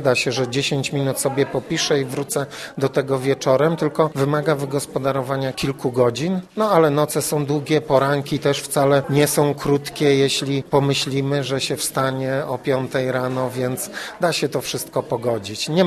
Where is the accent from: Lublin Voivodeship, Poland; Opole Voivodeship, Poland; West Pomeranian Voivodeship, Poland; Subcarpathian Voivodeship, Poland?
Opole Voivodeship, Poland; Głuchołazy; na Śląsku się urodziłem w Głuchołazach, na Śląsku się wychowałem i na Śląsku spędziłem, można powiedzieć, najlepsze lata życia, czyli lata młodości, lata studenckie.